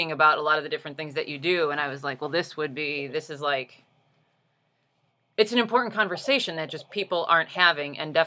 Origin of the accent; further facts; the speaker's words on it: Chicago, Illinois, United States; because I'm from Chicago, right? So I'm quite familiar with the Blackhawks.